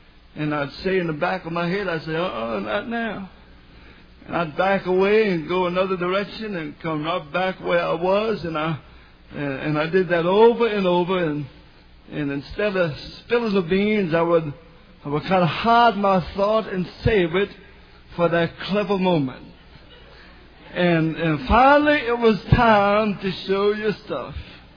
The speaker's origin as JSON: {"language": "English", "town": "New Orleans", "region": "Louisiana", "country": "United States", "tie": "born or raised there", "said": "I met a man once that told me that he visited in New Orleans, my hometown, and he said, I really had a good time."}